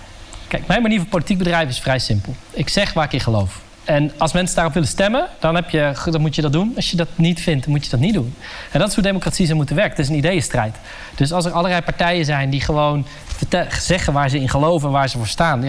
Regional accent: North Brabant, Netherlands; Dus ik ben echt een fucking trotse Brabander die kan meeblaren op carnavalsmuziek. Maar ik ben ook trots op mijn Marokkaanse roots en op mijn Indische roots.

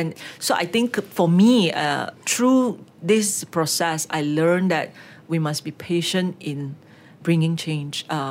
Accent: Malaysia; as a Malaysian

